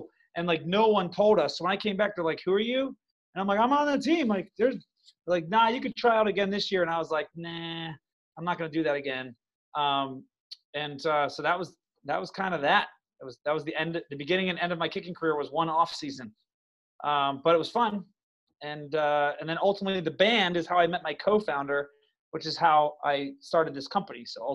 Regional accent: Pittsburgh, Pennsylvania, United States; I'm from Pittsburgh, so like, I'm a big Lynn Swann fan.

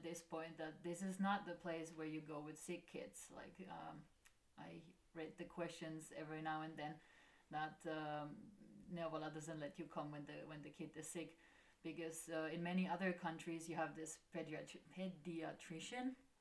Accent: Germany; I was from Germany quite used to having one gynecologist

